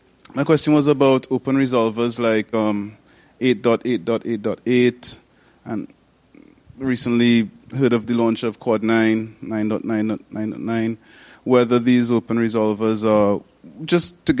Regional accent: Trinidad & Tobago; I'm from Trinidad and Tobago.

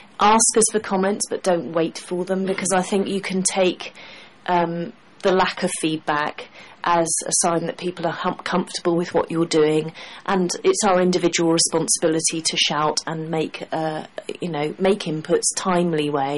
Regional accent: United Kingdom; Of course, being British, I can't actually cope with being publicly praised at all

